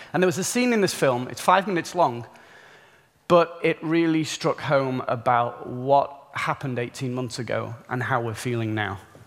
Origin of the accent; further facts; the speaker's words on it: North West England, United Kingdom; now in Wales, United Kingdom; and I don't talk like that because I'm from near Cheshire originally.